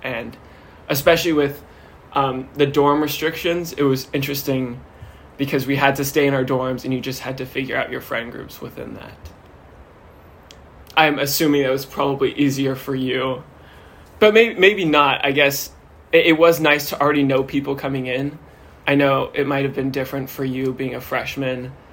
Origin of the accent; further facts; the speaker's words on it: Dallas, Texas, United States; I am a freshman. I am majoring in business administration, and I'm from Dallas, Texas